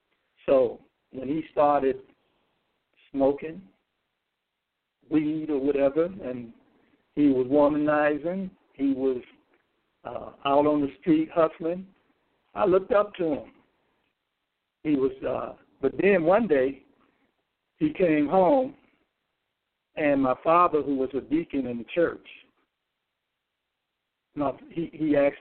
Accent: Gary, Indiana, United States; since I'm from Gary, Indiana, my hometown

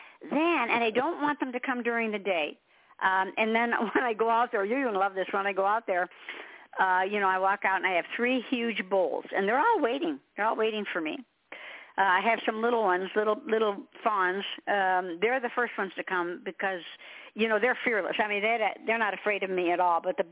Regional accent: Detroit, Michigan, United States; And I was born and raised in Detroit.

